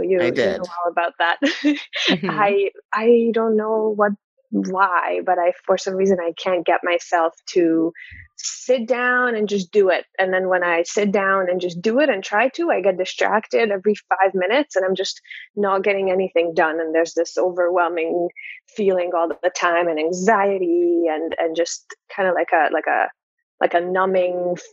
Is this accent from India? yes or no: no; Hungary; And I'm from Hungary originally.